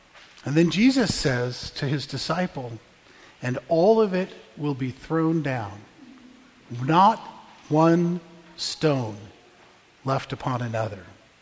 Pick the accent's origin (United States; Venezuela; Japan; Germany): United States; Phoenix, Arizona; also born or lived in Los Angeles; I grew up in the city. I grew up in Phoenix, Arizona, and in Los Angeles.